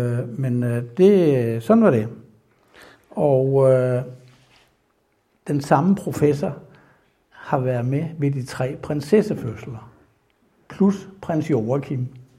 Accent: Copenhagen, Capital Region of Denmark, Denmark; born there; jeg er født i København på Rigshospitalet. Og jeg jo rent faktisk er en krydsning imellem en aarhusianer og en sønderjyde.

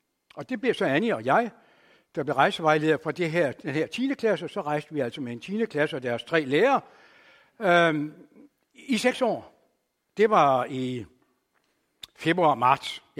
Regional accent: Randers, Central Denmark Region, Denmark; Jeg er fra Randers. Det kan jo godt høre, jeg er jo ikke vestjyde.

